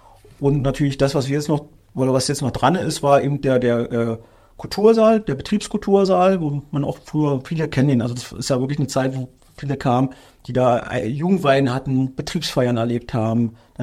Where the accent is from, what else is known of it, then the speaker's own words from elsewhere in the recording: Guben, Brandenburg, Germany; Meine früheste, ich bin ja Brandenburger in Guben zur